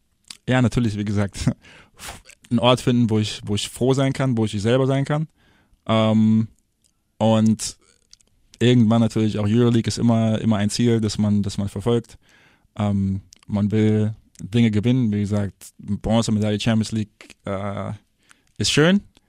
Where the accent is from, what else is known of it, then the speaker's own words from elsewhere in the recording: Wiesbaden, Hesse, Germany; Ich bin ja, also muss ich auch dazu sagen, ich bin ja auch aus Wiesbaden.